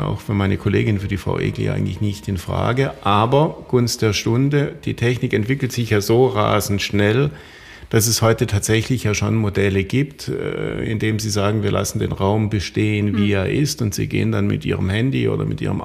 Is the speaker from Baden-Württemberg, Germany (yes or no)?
yes; Konstanz, Baden-Württemberg, Germany; ich bin in Konstanz groß geworden, habe dort meine Schulzeit erlebt.